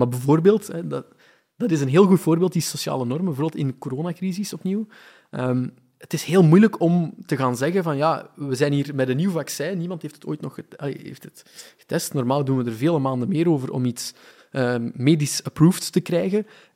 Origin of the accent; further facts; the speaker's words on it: Belgium; we zijn, zeker als Belgen, zijn vrij conservatief, we zijn risico-avers en ambiguïteits-avers.